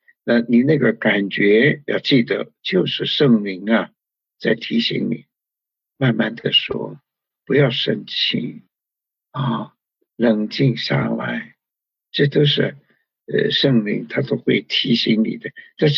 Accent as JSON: {"language": "Chinese", "country": "China", "said": "我们中国人说啊，祸从口出啊"}